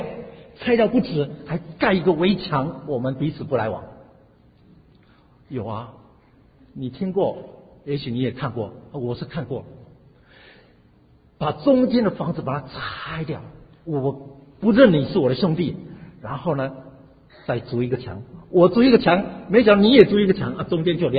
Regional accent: Taiwan; 我从台湾来，我从台湾的乡下过来

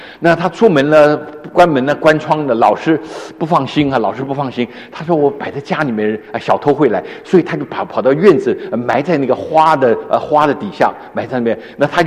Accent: China; 在这一段里面我们中国人非常容易了解

